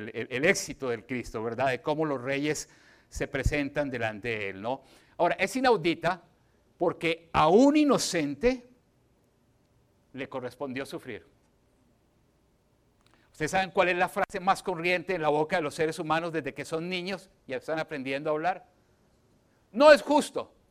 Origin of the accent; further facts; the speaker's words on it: Colombia; en mi casa donde crecí en Colombia